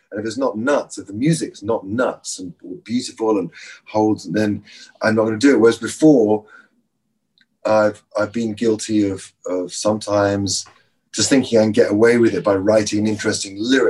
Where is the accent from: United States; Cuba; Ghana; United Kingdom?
United Kingdom; England; I'm English.